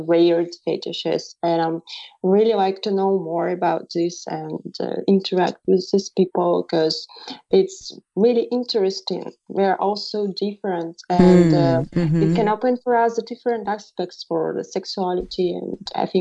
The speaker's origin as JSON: {"language": "English", "country": "Russia", "said": "I suppose it's pretty simple because I'm Russian, but maybe my accent doesn't sound like Russian."}